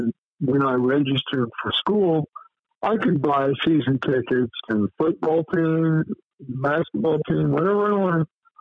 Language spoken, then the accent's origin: English; Muncie, Indiana, United States; In the 1950s, 60s, and 70s, when I was coming up, oh yeah, because I was from Muncie